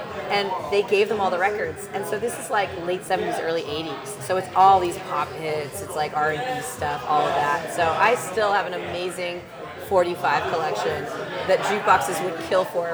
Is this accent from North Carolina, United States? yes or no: no; San Diego, California, United States; I'm from San Diego.